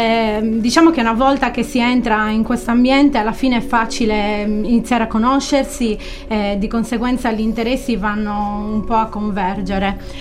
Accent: Villasalto, Sardinia, Italy; Io sono originaria di Villa Salto.

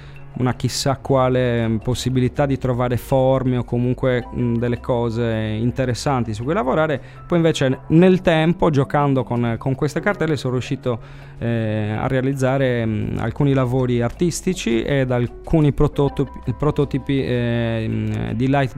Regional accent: Sardinia, Italy; Io ne sono particolarmente interessato perché vengo dal Sulcis e di questi ne ho visto da tanto tempo.

